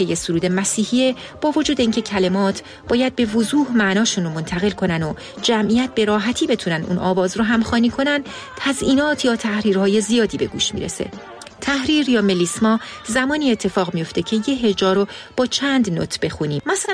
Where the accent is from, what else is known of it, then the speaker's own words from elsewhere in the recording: Iran; ما فارسی زبونای مسلمون که توی ایران بزرگ شدیم